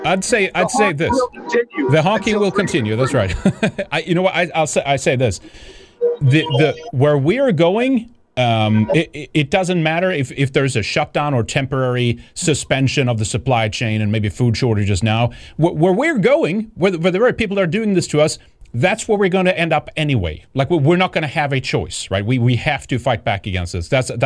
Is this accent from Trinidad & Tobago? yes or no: no; Sweden; I'm from Sweden